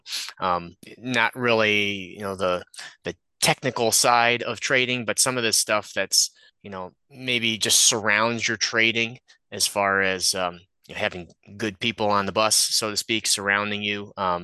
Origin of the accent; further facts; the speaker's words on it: Chicago, Illinois, United States; I grew up in the Chicagoland area, so I had a lot of exposure and opportunity to get, downtown to the Board of Trade.